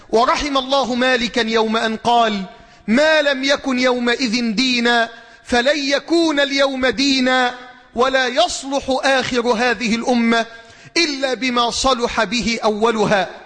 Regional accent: Egypt

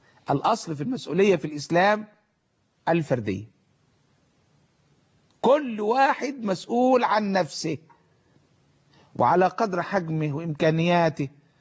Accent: Egypt; نملكها كمصريين

